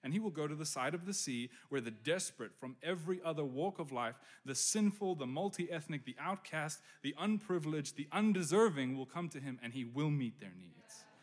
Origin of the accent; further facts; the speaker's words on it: South Africa; I grew up in South Africa